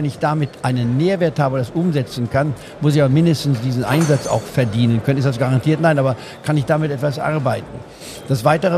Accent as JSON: {"language": "German", "town": "Goslar", "region": "Lower Saxony", "country": "Germany", "tie": "born or raised there", "said": "in Goslar am Harz, wo ich aufgewachsen bin"}